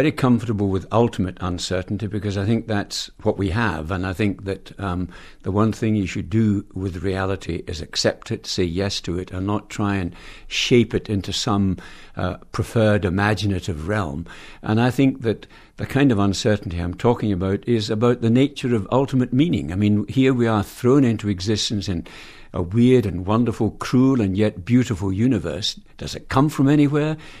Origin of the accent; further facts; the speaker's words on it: Alexandria, Scotland, United Kingdom; I come from Alexandria outside Glasgow, 20 miles north of Glasgow, on the banks of the River Leven.